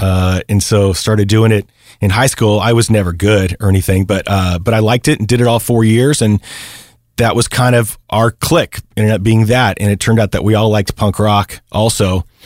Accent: Garden Grove, California, United States; I grew up in Garden Grove, which is in Orange County.

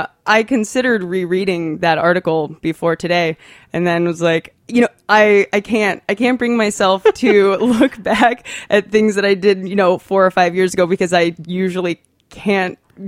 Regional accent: Athens, Ohio, United States; So I'm from Athens, Ohio. It's a small little college town. It's where Ohio University is.

